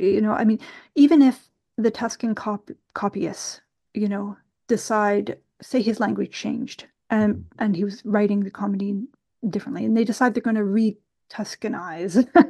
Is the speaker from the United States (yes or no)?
no; Canada; So imagine me as a Canadian, I'm going to copy out a passage from your novel